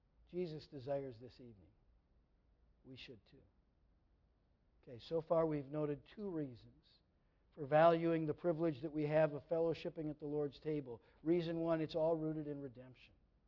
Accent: Minnesota, United States; Most of you know I grew up in Minnesota.

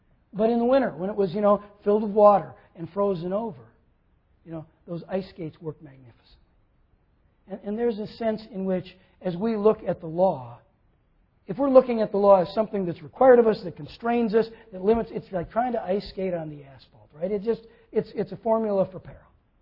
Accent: Minnesota, United States; You know, I grew up in Minnesota, and we did a lot of ice skating.

